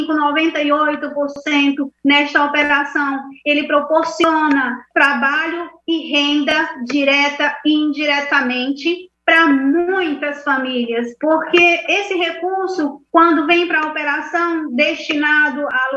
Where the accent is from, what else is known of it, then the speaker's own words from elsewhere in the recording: Northeast Region, Brazil; ela nos auxilia, enquanto nordestino, de inúmeros modos